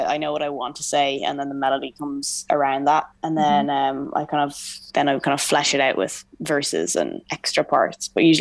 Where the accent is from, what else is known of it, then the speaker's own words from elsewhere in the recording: Dublin, Leinster, Ireland; Playing Button Factory last year, a venue in Dublin, because it's my hometown